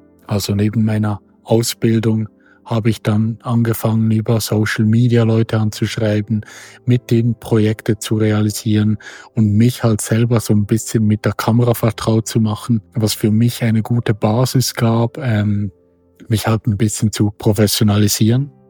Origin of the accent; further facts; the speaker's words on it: Biberist, Solothurn, Switzerland; dann habe ich mit ihr zusammen dann meinen Heimatort Bibrist damals fotografiert